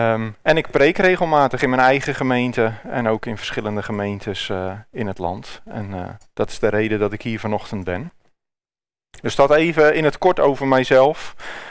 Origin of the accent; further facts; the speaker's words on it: Wageningen, Gelderland, Netherlands; Ik kom uit Wageningen en daar woon ik samen met mijn vrouw Eveline. En onze twee dochters, Mirre en Saar. We zijn daar betrokken bij een baptistengemeente.